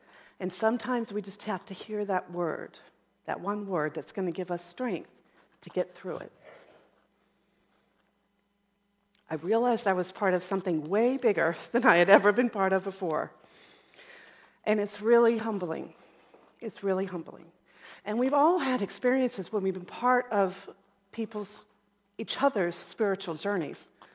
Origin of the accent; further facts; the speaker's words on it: California, United States; moved away as an adult; By this time, I'm from Southern California, and by this time, we had relocated to the Midwest.